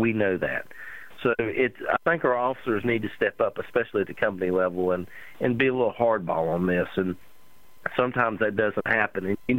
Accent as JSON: {"language": "English", "region": "West Virginia", "country": "United States", "tie": "born or raised there", "said": "Myself, growing up in West Virginia, we did have a lot of cold weather during the winter, a lot of snow."}